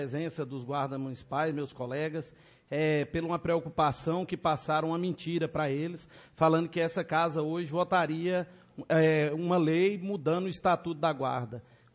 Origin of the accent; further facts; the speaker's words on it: Formosa, Goiás, Brazil; nós estamos morando em Formosa, somos de Formosa, nós temos que fazer a nossa parte